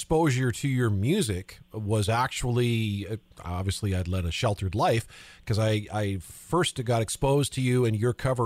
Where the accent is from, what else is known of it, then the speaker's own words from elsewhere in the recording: Flin Flon, Manitoba, Canada; I grew up in Flin Flon.